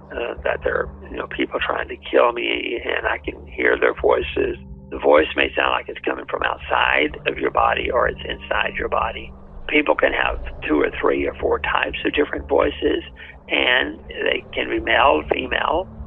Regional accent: the South, United States; accent: southern; My southern accent's not helping me much.

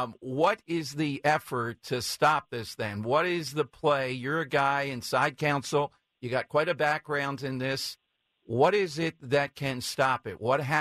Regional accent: Philadelphia, Pennsylvania, United States; I'm from South Philly. This is near and dear to me.

